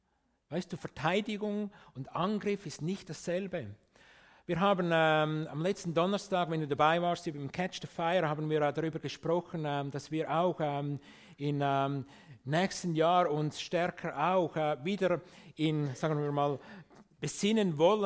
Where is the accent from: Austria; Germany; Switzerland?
Switzerland; Für das werden wir oft kritisiert als Schweizer, oder?